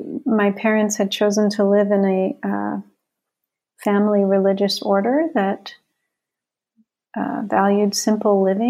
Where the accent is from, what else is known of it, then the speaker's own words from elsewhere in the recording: Chicago, Illinois, United States; born there; I was born in Chicago. My mom from Chicago, my dad from the South, from Texas.